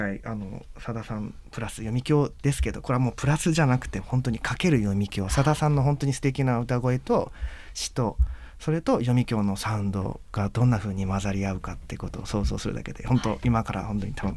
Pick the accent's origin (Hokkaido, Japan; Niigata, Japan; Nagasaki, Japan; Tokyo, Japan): Hokkaido, Japan; 僕北海道出身なんです。札幌の方に出 て、はい、習ってました。